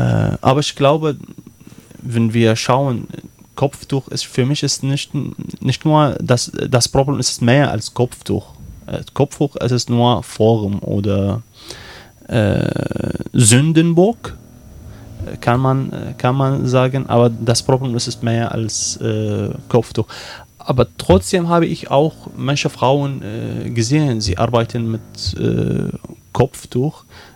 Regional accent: Baghdad, Baghdad Governorate, Iraq; German is a second language; moved away as an adult; now in Germany; Wie gesagt, ich komme aus dem Irak. Ich bin 29 Jahre in Bagdad erlebt, die Hauptstadt.

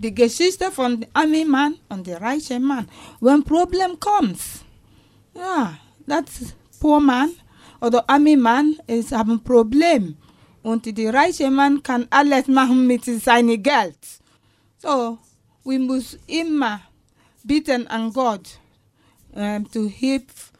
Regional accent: Nigeria; first language Igbo; German is a second language; Ja, ich kann Igbo sprechen. Igbo ist die Stammsprache auf meine Dialekt in Nigeria.

